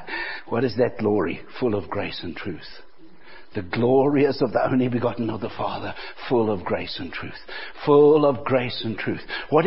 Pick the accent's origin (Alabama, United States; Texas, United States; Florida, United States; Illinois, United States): Alabama, United States; Abbeville; When I was a kid and we grew up in Abbeville, Alabama